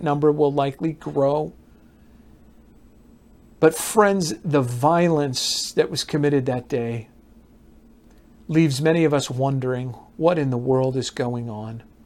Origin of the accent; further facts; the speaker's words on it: Chicago, Illinois, United States; actually in my hometown, there in Chicago, Illinois, actually just north of Chicago, place called Highland Park. You know, I grew up not too far from Highland Park.